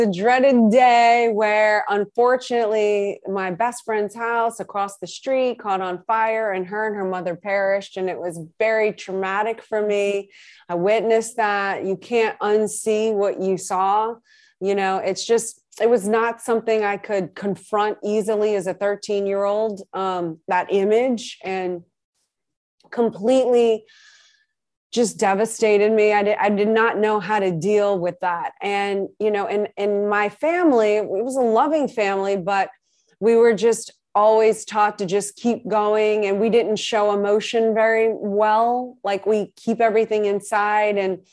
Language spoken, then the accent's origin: English; New Orleans, Louisiana, United States; And I grew up in New Orleans.